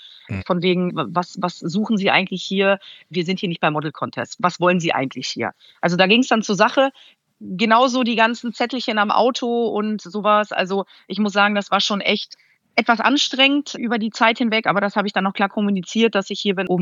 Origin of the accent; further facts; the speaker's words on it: Lower Saxony, Germany; Ich komme vom Dorf aus der Lüneburger Heide und ich liebte und liebe sie immer noch, die Herausforderungen und die neuen Reize.